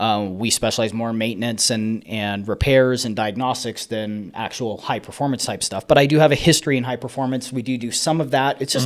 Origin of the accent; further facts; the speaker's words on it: Bishop, United States; So I grew up here in Bishop.